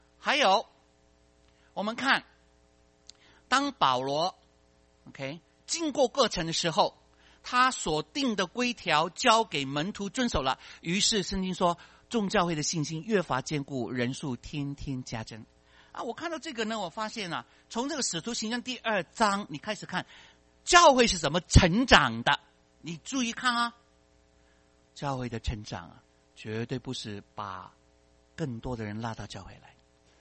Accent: China; 哎，我们中国人呢，永远都只顾中国人的，传来传去还是给中国人的。

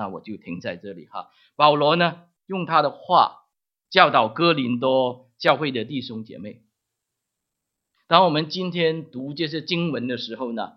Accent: Guangdong, China; Chinese is a second language; 我自己没有见过马槽，因为我是广东人，你听我讲国语就知道了

